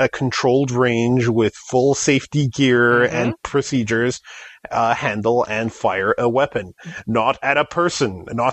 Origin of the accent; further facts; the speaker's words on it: Canada; And I'm a Canadian, so I can't really affect anything from up here.